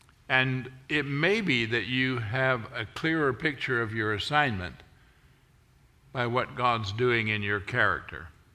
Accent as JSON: {"language": "English", "region": "Western Canada", "country": "Canada", "tie": "born or raised there", "moved": "yes", "lives_now": "United States", "said": "He said that to me, and I left where I grew up in Western Canada to go to California."}